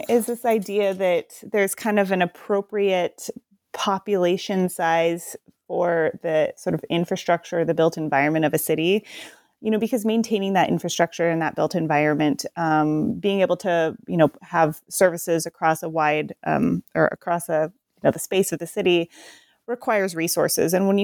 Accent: Portland, Oregon, United States; since I'm from the Portland area, it was always on my mind about how these cities are very different.

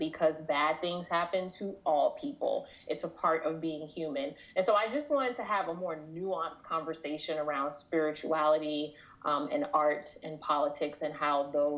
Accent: Queens, New York, United States; I grew up in Queens, New York. So I grew up going to...

